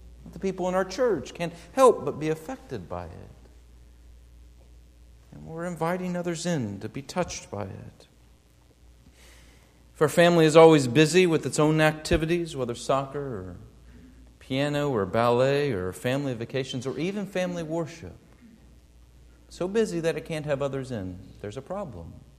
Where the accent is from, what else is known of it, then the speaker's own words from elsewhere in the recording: Springfield, Illinois, United States; I went to visit her in my hometown, Springfield, Illinois.